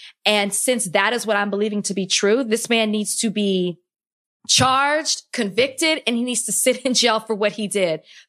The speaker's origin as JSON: {"language": "English", "town": "Dallas", "region": "Texas", "country": "United States", "said": "I'm from Dallas so I was what you know about H-Town like that kind of stuff so stop."}